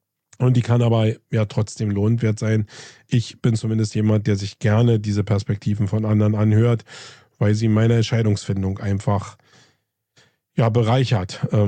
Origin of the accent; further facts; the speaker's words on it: Germany; Und ich glaube, da sind wir Deutsche wirklich Spitzenreiter.